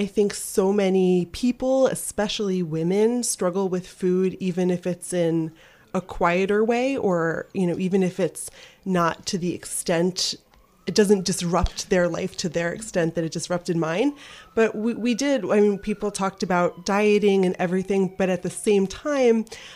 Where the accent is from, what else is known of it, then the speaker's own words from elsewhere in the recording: Baltimore, Maryland, United States; So I grew up in Baltimore.